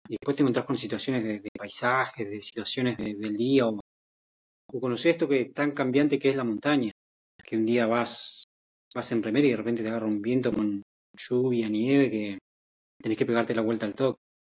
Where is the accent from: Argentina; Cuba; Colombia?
Argentina; San Martín, Neuquén; moved away as an adult; yo que nací acá en San Martín, y después de casi 40 años estoy acá arriba viendo algo que nunca había visto en mi vida. Si bien me fui muy joven de San Martín con 20 años